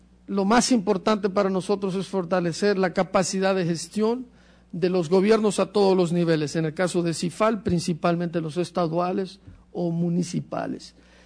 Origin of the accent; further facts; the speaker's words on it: Ecuador; Yo vengo de Ecuador, soy ecuatoriano